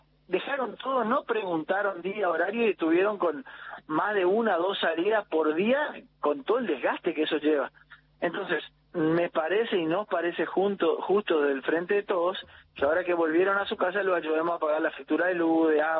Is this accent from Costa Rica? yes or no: no; Corrientes, Argentina; A mí me gusta la comparsa, a mí me gusta el carnaval como buen correntino